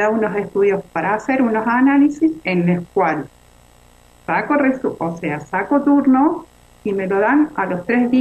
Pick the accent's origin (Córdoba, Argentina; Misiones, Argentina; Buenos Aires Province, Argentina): Córdoba, Argentina; Río Tercero; soy de Río Tercero, provincia de Córdoba.